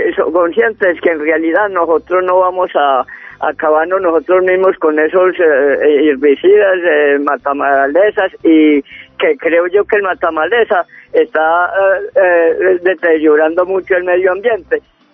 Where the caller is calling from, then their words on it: Granada, Antioquia, Colombia; Yo soy de Granada, Antioquia, municipio de Granada, Antioquia, Corregimiento Santana.